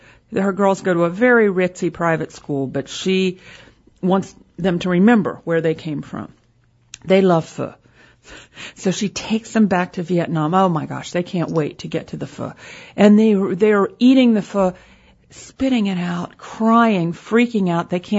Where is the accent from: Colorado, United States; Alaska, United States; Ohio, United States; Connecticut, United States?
Ohio, United States; Columbus; I grew up in Columbus, Ohio, and I couldn't wait to get out of that place. But I could go back and live in Columbus, Ohio today.